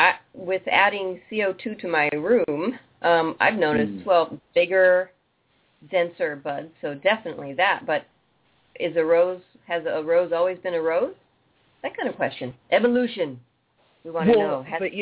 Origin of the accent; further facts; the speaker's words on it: Napa, California, United States; And my best friends, we'd go out, and people would say, where are you from? And they would all say San Francisco, and I'd say Napa, and they'd say, what?